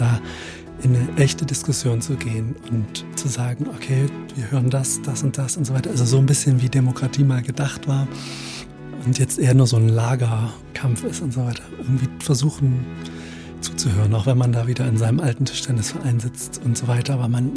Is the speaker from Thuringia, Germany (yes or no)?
yes; Thuringia, Germany; accent: Eichsfeld dialect; Und da hole ich meinen alten Eichsfelder Dialekt nochmal ein bisschen raus.